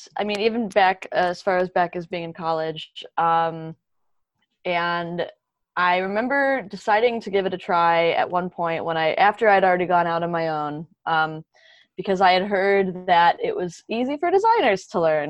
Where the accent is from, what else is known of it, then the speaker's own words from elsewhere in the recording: Minneapolis, Minnesota, United States; In fact, we just wrapped up WordCamp Minneapolis, my hometown WordCamp, this past weekend.